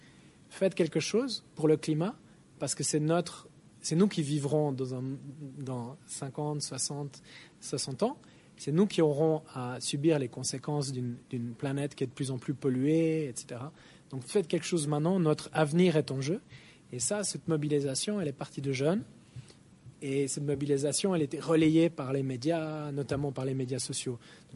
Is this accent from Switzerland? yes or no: yes; Switzerland; Même moi, je viens de Suisse